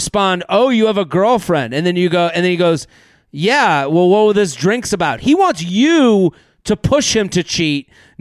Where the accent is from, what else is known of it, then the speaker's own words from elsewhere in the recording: New York, United States; For context, I'm from Long Island. He seemed to be a city boy.